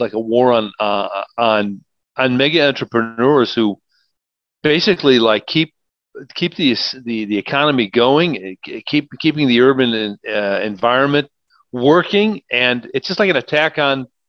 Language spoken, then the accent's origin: English; New York, United States; Because what I see, I'm from New York, I see New York becoming a place that could become unlivable